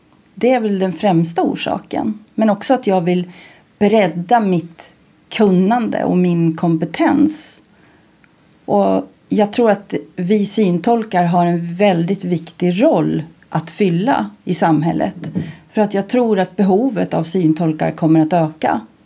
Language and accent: Swedish; Arboga, Västmanland County, Sweden; jag är född och uppvuxen i Arboga för ganska så exakt 55 år sedan. Jag är född 1963.